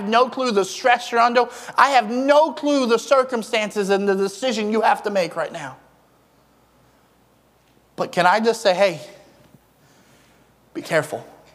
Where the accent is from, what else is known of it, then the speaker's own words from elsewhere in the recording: Eastern Shore, United States; I grew up on the Eastern Shore, and we have a lot of farm.